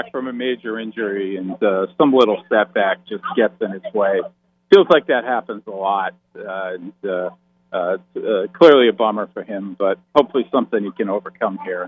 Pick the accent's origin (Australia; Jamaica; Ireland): Ireland; I got sunburn getting off the plane, being Irish and all, so pretty hopeless for me down here.